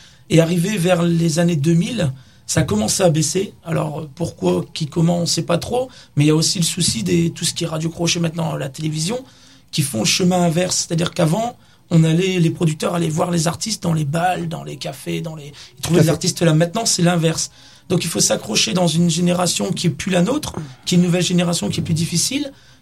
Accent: Hauts-de-France, France; puisque je suis d'origine du Pas-de-Calais à l'origine.

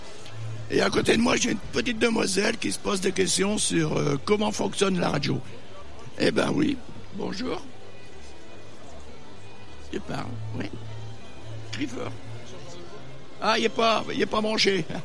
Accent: Douvrin, Hauts-de-France, France; Alors, pour nous situer un petit peu, nous sommes de Douvrin et nous adorons la musique polonaise.

